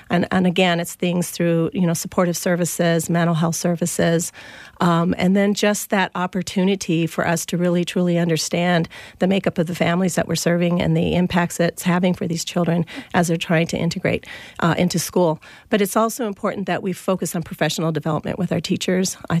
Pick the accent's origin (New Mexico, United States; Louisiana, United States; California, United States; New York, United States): New Mexico, United States; South Valley; I remember growing up in the South Valley and always feeling marginalized because I was from the South Valley.